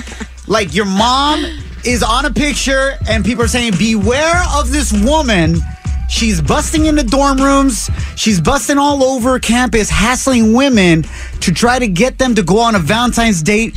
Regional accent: Ocotlán, Jalisco, Mexico; Like she always told me, go back to my hometown, Ocotlán, Jalisco, Mexico. Just go around La Plaza where everybody hangs out in downtown Ocotlán.

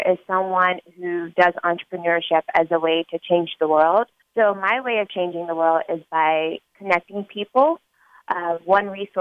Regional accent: Louisville, Kentucky, United States; now in St. Louis, United States; And I'm actually not from St. Louis. I'm from Louisville, Kentucky.

